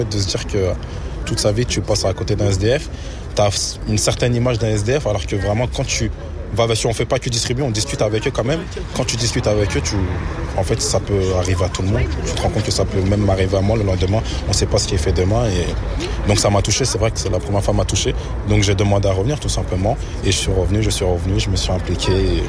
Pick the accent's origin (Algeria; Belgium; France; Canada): France; Valenton, Île-de-France; je suis originaire de Valenton dans le Val-de-Marne. Je suis âgé maintenant de 22 ans, je suis de l'année 1994.